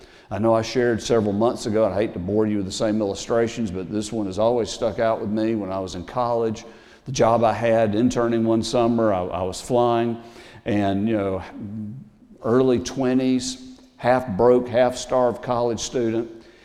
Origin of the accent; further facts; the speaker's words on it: the South, United States; I'm from the South, she's from the North.